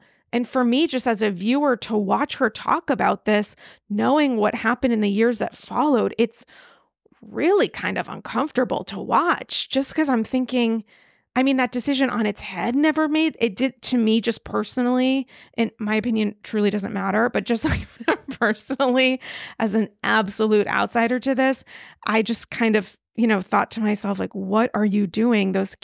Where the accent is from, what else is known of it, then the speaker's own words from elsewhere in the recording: New York, United States; I really just genuinely, as a New Yorker